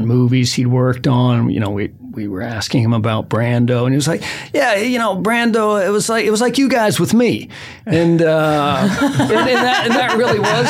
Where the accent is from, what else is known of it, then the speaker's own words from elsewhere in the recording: Belmont, Massachusetts, United States; Belmont, right beside Boston.